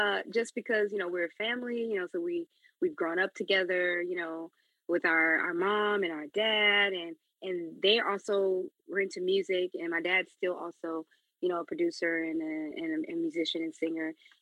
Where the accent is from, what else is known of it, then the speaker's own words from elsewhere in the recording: Memphis, Tennessee, United States; We're from Memphis, born and raised, though we do spend time in other places